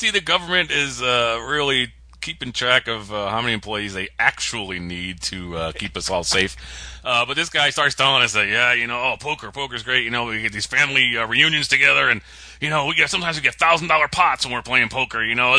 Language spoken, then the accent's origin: English; Connecticut, United States; I was like, I live in Florida now, but I'm from Connecticut.